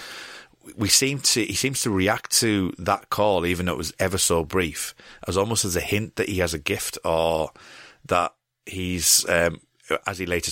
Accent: United Kingdom; I know we're both British

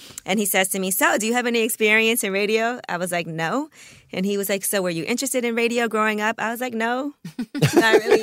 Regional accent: Brooklyn, New York, United States; And I knew … already because we're from Brooklyn.

